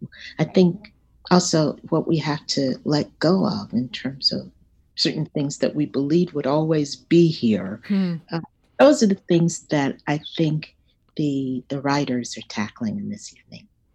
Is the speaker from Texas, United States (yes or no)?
yes; Dallas, Texas, United States; I grew up in Dallas, Texas, south of the Trinity River in Dallas, Texas.